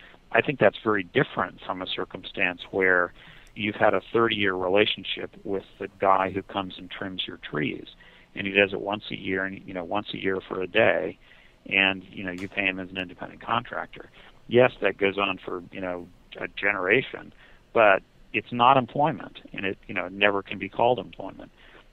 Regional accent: California, United States; Yeah, I don't disagree, and as a Californian, I also find it.

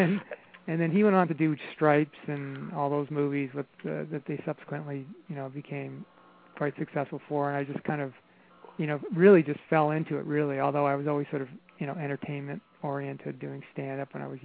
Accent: Ontario, Canada; I grew up just outside of Toronto, and where I lived was all the Second City guys lived within like a four-block radius.

